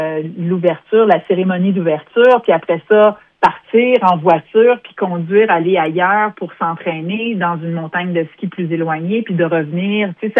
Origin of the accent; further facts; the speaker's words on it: Quebec, Canada; j'ai grandi dans la région, j'ai grandi au Mont-Sainte-Marie